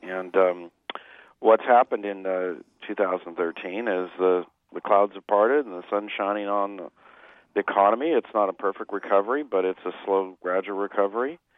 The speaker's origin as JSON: {"language": "English", "town": "Berkeley", "region": "California", "country": "United States", "said": "Well, I'm from Berkeley, California."}